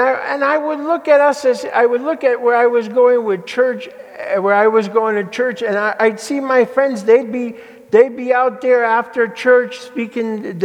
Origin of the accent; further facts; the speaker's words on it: Connecticut, United States; I remember growing up in Connecticut and on the East Coast, I had a lot of exposure to many different faiths